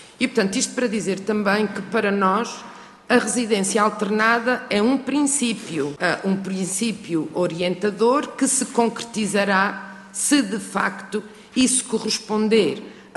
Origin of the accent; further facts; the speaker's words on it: Azores, Portugal; Eu venho de um arquipélago, venho dos Açores